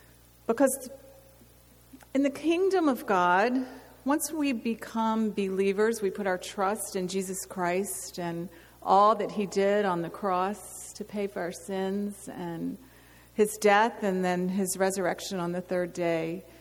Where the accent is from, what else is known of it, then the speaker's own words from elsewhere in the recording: Virginia, United States; also born or lived in overseas / Atlanta, Georgia; You know, I'm from the East Coast, from Virginia, and we've lived overseas the majority of our married life. We've been in Atlanta, Georgia, the last 3 years.